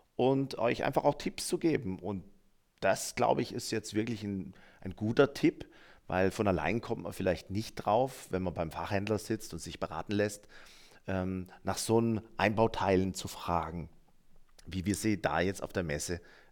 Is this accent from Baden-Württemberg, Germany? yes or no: yes; Baden-Württemberg, Germany; Wir können, also in meiner Heimat sagt man, wir können alles außer Hochdeutsch.